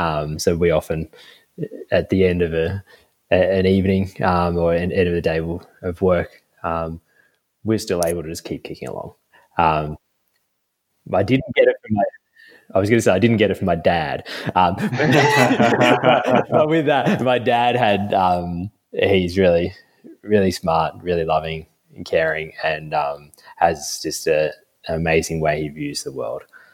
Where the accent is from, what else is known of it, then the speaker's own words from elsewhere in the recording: Brisbane, Queensland, Australia; So I grew up in Sherwood in Brisbane, which is, again, I really liked it.